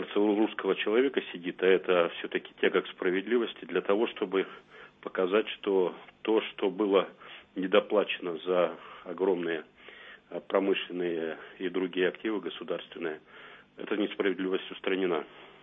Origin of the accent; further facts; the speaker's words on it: Novosibirsk Oblast, Russia; born there; Во-первых, я уроженец Маслянинского района.